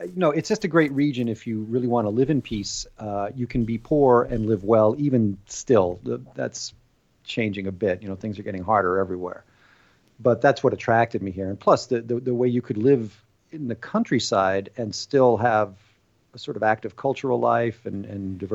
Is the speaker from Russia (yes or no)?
no; United States; now in France; The American expat, mainly because of how well I can speak French, having been here as long as I have.